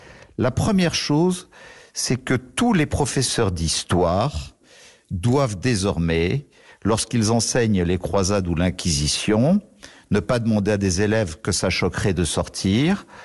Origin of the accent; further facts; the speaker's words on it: Nice, Provence-Alpes-Côte d'Azur, France; also born or lived in Saint-Étienne-de-Tinée; je suis originaire de Nice, natif de Nice, mais aussi de mon petit village de Saint-Étienne-de-Tinée, dans le parc national du Mercantour